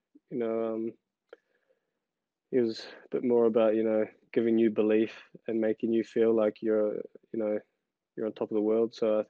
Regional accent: New Zealand; it's hard being a New Zealander, you know, coming from New Zealand.

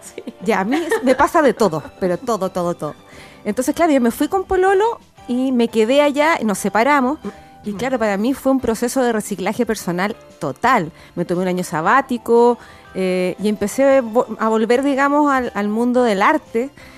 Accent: Concepción, Biobío, Chile; Mira, yo soy de Concepción oriunda.

